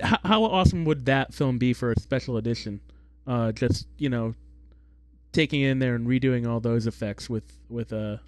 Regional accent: Connecticut, United States; I vividly remember, you know, where I grew up in Connecticut, not exactly connected to the world of visual effects

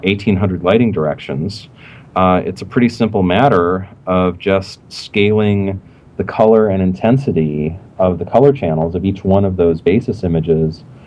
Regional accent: Illinois, United States; We were both from slightly out of state. He was from Wisconsin and I was from Illinois, and we were both paying about five times as much tuition as anyone else around there.

